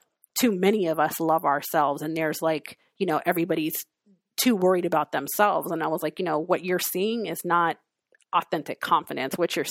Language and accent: English; California, United States; also born or lived in New York; being from New York, growing up in California, going to a HBCU, having vitiligo